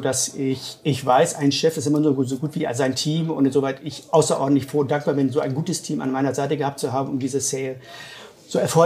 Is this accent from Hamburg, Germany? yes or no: yes; Hamburg, Germany; born there; ich bin kein Landeskind, also weder in der Stadt Bremen noch in der Stadt Bremerhaven geboren, sondern ich bin tatsächlich ein Hamburger Jung, also in der Hansestadt Hamburg, geboren. Mein Studium hat mich dann nach Nordbayern, nach Bayreuth geführt.